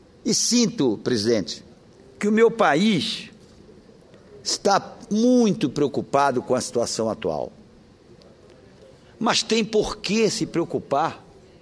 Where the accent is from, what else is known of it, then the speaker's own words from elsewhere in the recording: Pará, Brazil; comunicar ao país querido, comunicar à minha terra querida, o estado do Pará